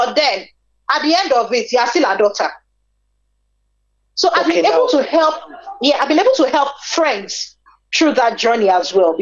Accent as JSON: {"language": "English", "country": "Nigeria", "said": "because I'm a Nigerian mother, sometimes do I shout?"}